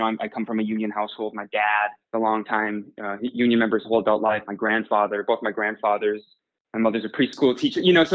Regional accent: Elk River, Minnesota, United States; I moved to Minneapolis from my hometown of Elk River, Minnesota, which is kind of a small town just outside of Minneapolis.

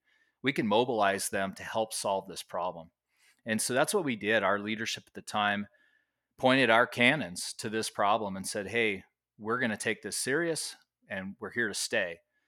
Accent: Las Vegas, Nevada, United States; my childhood growing up in Nevada, right? I grew up in Las Vegas, so, you know, some might not consider that Nevada, but for me, it was Nevada

